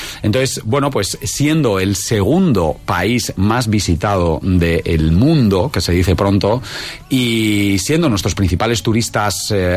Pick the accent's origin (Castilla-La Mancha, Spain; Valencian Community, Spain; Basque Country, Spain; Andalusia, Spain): Basque Country, Spain; el País Vasco, de donde soy yo y de donde es Piper, no existe ninguna playa.